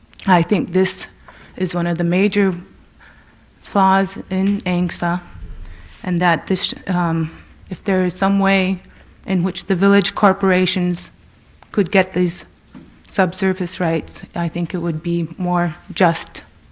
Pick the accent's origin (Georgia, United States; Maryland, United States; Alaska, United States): Alaska, United States; Nome; I was born and raised in Nome.